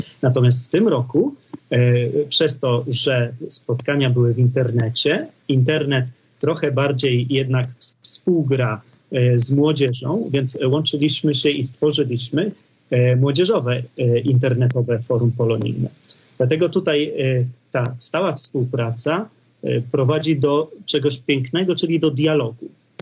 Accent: Krosno Odrzańskie, Lubusz Voivodeship, Poland; now in Warsaw, Poland; ja pochodzę z tych regionów, pochodzę z Krosno-Odrzańskiego, uczyłem się w Gubinie, więc ta specyfika tej tutaj naszej i przygranicznej, ale i tutaj zachodniej części Polski jest mi znana. Teraz mieszkam w Warszawie

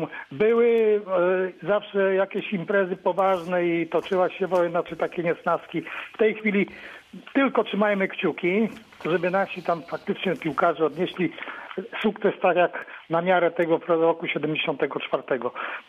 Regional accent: Strzelce Krajeńskie, Lubusz Voivodeship, Poland; pochodzę ze Strzelec Krajeńskich.

